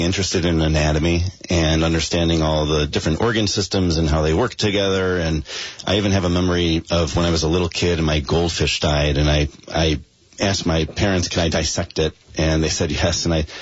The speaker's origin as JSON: {"language": "English", "town": "West Bloomfield", "region": "Michigan", "country": "United States", "tie": "born or raised there", "said": "I grew up in Michigan, southeast Michigan, Detroit suburbs, and a town called West Bloomfield, Michigan, and grew up there with an older brother, older sister, and a lot of my family members still live there."}